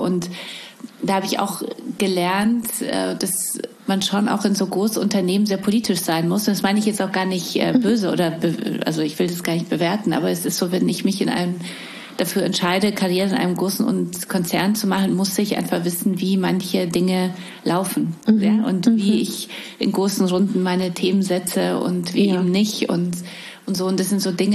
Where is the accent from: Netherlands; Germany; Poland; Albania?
Poland; Also ich komme aus Polen.